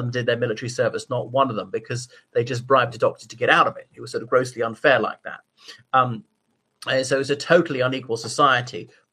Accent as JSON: {"language": "English", "country": "Ireland", "said": "from Ireland."}